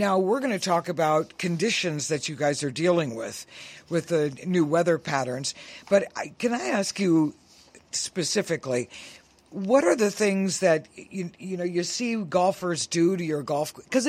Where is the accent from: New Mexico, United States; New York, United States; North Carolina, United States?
New York, United States; born there; I was born in New York, New York.